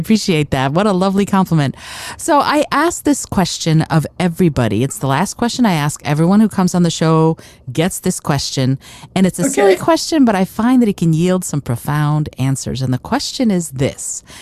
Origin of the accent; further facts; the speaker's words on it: Michigan, United States; The Midwest is a language all its own, for sure. I grew up in Michigan.